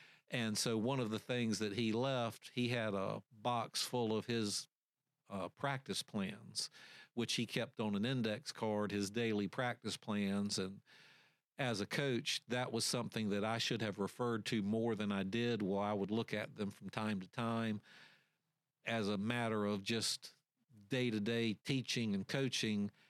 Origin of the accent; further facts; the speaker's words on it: North Carolina, United States; I don't, even though I live in Poplar Branch, I'm from Currituck.